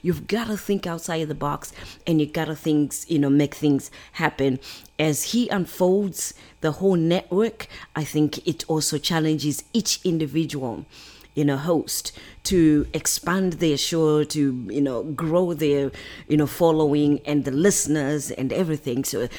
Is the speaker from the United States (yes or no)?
no; Zimbabwe; And I think one question that I grew up in Zimbabwe, you know, as you all know.